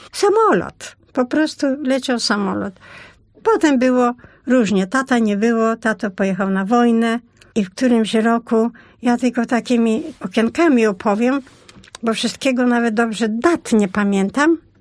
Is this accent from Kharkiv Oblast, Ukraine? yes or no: no; Chortkiv, Ternopil Oblast, Ukraine; Ja jestem kresowianką, pochodzę z Czortkowa. W 1939 roku miałam 5 lat.